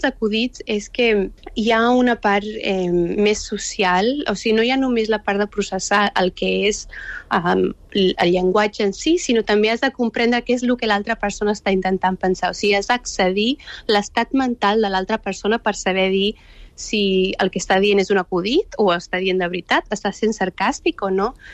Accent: Catalonia, Spain; la meva mare ens parlava en espanyol perquè ella és de la Manxa, i vam créixer a Catalunya, llavors, òbviament vam aprendre el català.

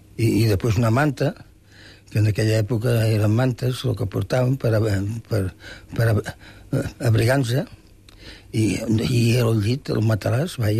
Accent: Barcelona, Catalonia, Spain; com jo soc fill de Barcelona

